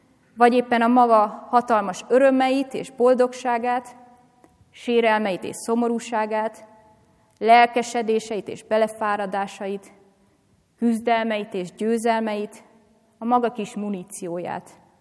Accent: Great Hungarian Plain, Hungary; Én alföldi vagyok, úgyhogy ismerek kellemesebb elfoglaltságokat is

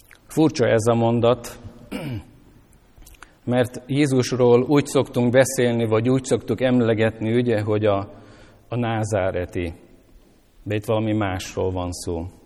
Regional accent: Vaja, Szabolcs-Szatmár-Bereg, Hungary; Valamikor a legtöbben Vajáról indultunk, a Nyírségből, ott születtünk.

